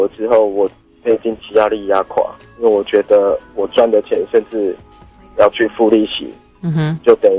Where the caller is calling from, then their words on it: Kaohsiung, Taiwan; 我是高雄的